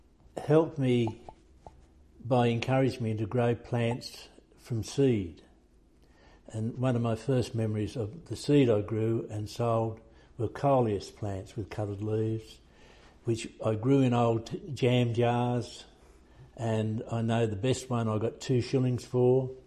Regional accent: New South Wales, Australia; I grew up in the Central Coast of New South Wales, but was born in the Royal North Shore Hospital and lived in Willoughby for the first 5 years of my life.

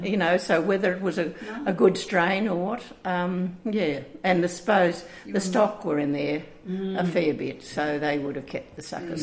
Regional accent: Armidale, New South Wales, Australia; No, my family, both mother and father, Armidale for several generations.

